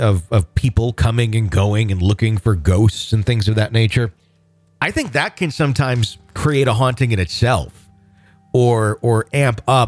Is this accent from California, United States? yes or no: no; Massachusetts, United States; I grew up Wiccan and always have been sensitive to spirits. Growing up in Massachusetts has certainly given me enough stories to fill several books